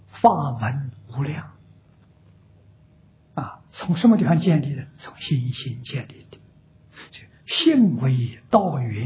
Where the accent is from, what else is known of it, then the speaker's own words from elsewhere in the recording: Anhui, China; 桐城距离我的老家很近，大概就30公里。啊，所以是家乡人。